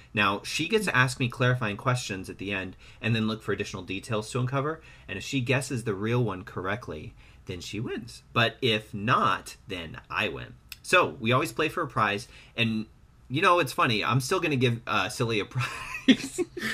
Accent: New York, United States; Yeah, I'm from New York.

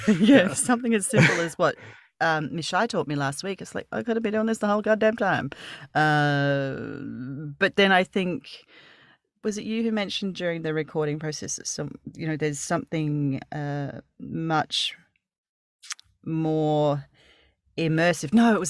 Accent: Australia; I'm Australian, obviously.

